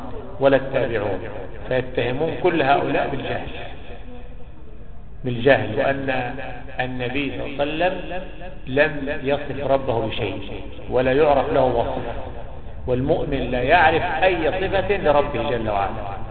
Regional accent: Egypt; عندنا في مصر

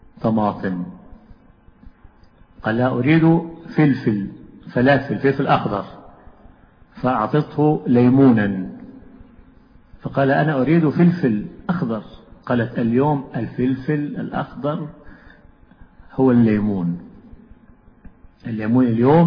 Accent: Egypt; لكن العيش عندنا في مصر تطلق على الخبز.

